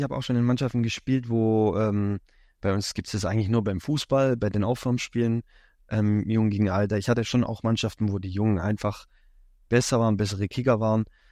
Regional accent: Albstadt, Baden-Württemberg, Germany; Nee, ich komme aus Albstadt. Okay. Ja, also ich kriege und ich sind in Albstadt aufgewachsen

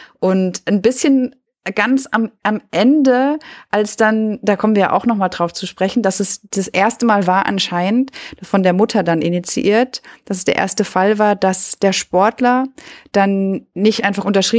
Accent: South Germany, Germany; Doch, das kenne ich. Ich komme ja aus dem Süden. Das Geschmäckle, das kenne ich.

